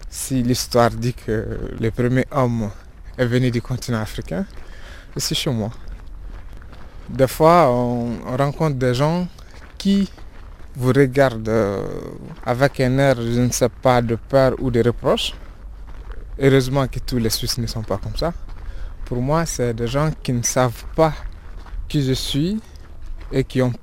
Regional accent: Bandiagara, Mopti, Mali; je suis un Malien de Bandiagara, vivant entre Bamako et très souvent ici à Neuchâtel.

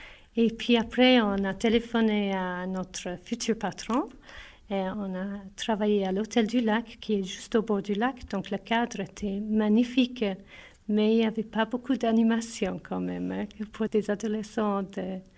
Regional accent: Ireland; now in La Chaux-de-Fonds, Switzerland; je viens d'Irlande et ça fait 29 ans la première fois que je suis venue en Suisse. J'ai deux enfants, j'habite à La Chaux-de-Fonds maintenant, mais j'ai habité au Brenet, au Locle, au Prévost.

